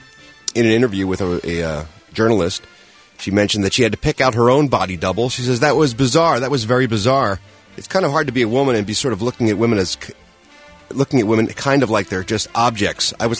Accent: Philadelphia, Pennsylvania, United States; Because I'm from Philadelphia.

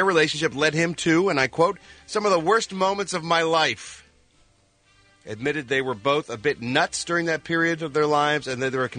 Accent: Pennsylvania, United States; Of course, my home state of Pennsylvania produces about 80% of all soft pretzels sold in the world.

